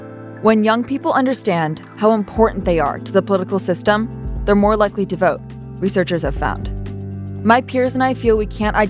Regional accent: California, United States; decided that I still wanted to vote in California. I realized the issues felt more urgent to me in my home state.

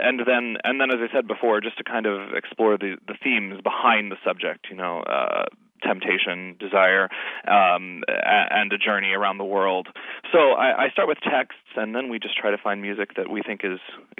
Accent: Indiana, United States; I'm from the Midwest as well. I'm actually from Indiana, and lived there for a couple years before I came out this way.

